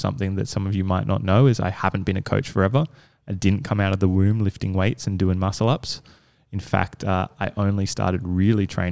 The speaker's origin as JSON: {"language": "English", "town": "Maroubra", "region": "New South Wales", "country": "Australia", "tie": "born or raised there", "said": "I'm a local boy. I was born... Actually, I was born in Manly, but I grew up in Maroubra, so not as local. I have lived in the eastern suburbs my whole life. I have moved to Botany and currently live in Botany."}